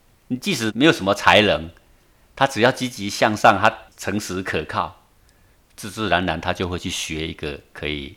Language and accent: Chinese; Taiwan; 我们台湾人会讲台语嘛